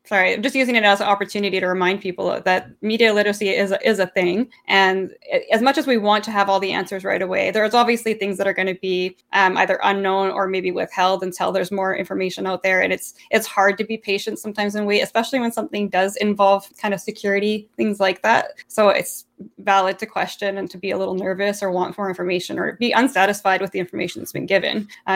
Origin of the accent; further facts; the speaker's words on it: Canada; I am a Canadian.